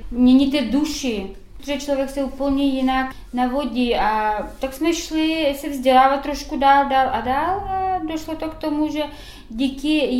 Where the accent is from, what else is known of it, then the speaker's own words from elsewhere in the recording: Ukraine; Czech is a second language; now in Czech Republic; tím, že pocházíme z Ukrajiny, nádherný prostředí, příroda všude.